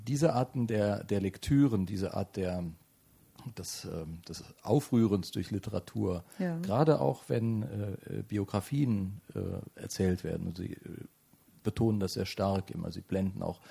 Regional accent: West Germany, Germany; Ich bin im Westen groß geworden

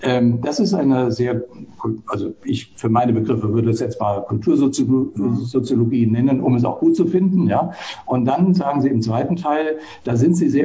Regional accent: West Germany, Germany; now in Leipzig, Germany; Ich komme aus dem Westen, ich bin seit 92 in Leipzig

